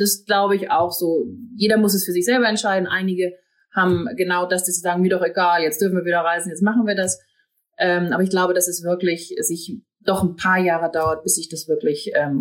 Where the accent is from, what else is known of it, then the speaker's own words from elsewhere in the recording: Northern Germany, Germany; born there; Und ich komme dann auch noch aus dem Norden gebürtig. Also insofern ist es auch Heimat tatsächlich ein kleines bisschen.